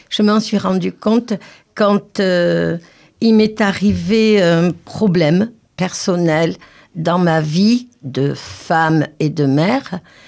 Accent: Lourdes, Occitanie, France; Alors d'abord, je suis déjà native de Lourdes. Donc, étant native de Lourdes, je suis déjà une enfant de Marie.

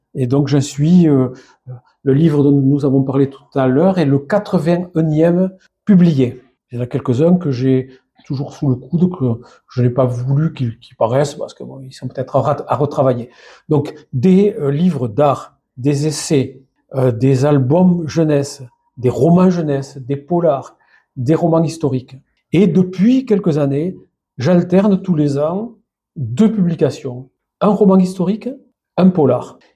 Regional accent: Saint-Gaudens, Occitanie, France; born there; moi, je suis né en 57 à Saint-Gaudens. Donc je suis un vieux bonhomme, hein, pas loin des 70 ans.

